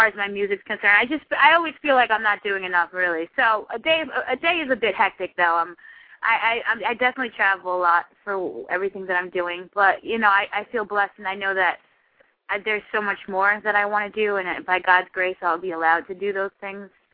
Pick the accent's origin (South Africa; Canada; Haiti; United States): Haiti; I grew up in Haiti as well, and it's just, it's dear to me